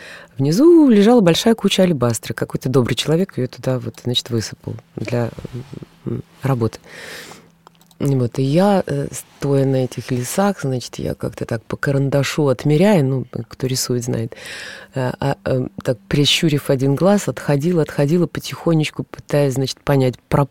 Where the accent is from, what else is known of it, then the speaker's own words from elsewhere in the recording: Minsk, Belarus; потому что я начинала в Минске. Я минчанка